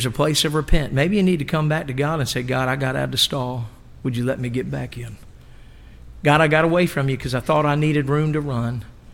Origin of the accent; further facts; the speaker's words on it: Eastern Shore, United States; All these young people, I'm from the Eastern Shore. We say, woo!